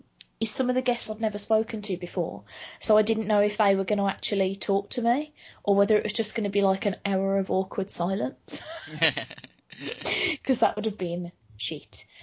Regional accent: United Kingdom; I'm crazy British. I'm not very good at bigging myself up. I'm very stereotypically Brit in that sense

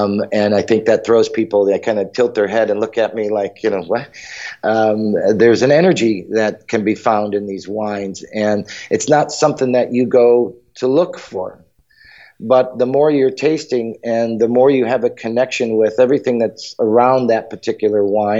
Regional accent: United States; And I think for me and as American, who started, you know, working in wine as early in my life

